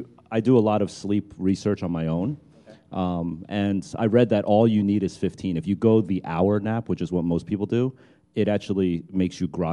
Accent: New Jersey, United States; I'm from the very exotic, remote destination, New Jersey.

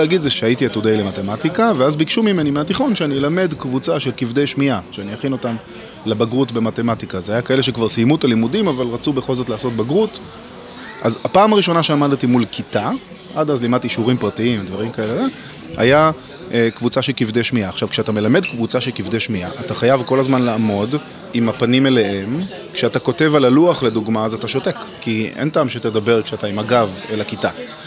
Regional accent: Yehud, Central District, Israel; born there; כבר למדתם שנולדתי ביהוד, לתיכון ביהוד

